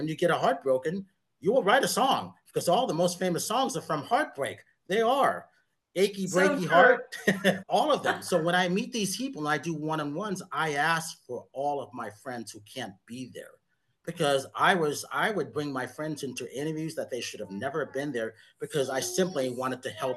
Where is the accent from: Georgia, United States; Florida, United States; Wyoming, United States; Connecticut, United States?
Connecticut, United States; which in New York, and I grew up in Connecticut